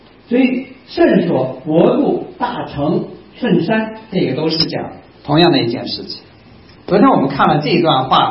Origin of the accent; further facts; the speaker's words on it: Chibi, Hubei, China; 我们家乡啊是三国古战场赤壁，赤壁那个县城啊，它以前不叫赤壁，它叫蒲圻。